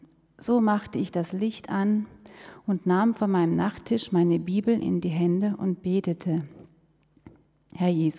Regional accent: Hesse, Germany; Ich war 11 Jahre alt, als ich eine Kinderbibelwoche besuchte in einer Nachbargemeinde in meiner Heimat in Hessen.

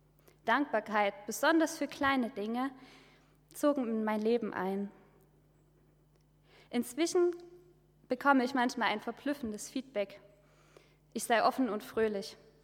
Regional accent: Saxony, Germany; born there; Ich komme gebürtig aus Sachsen.

